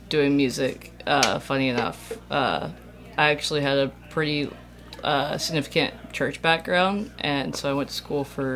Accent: Texas, United States; also born or lived in Nashville; Well, I guess born and raised in Texas, and then lived in Nashville for about 10 years.

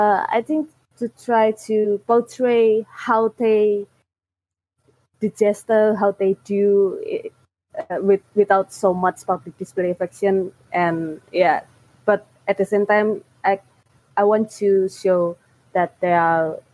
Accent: Indonesia; English is a second language; I take reference from my hometown environments, and sometimes I try to make the character gesture that are common in this Indonesia.

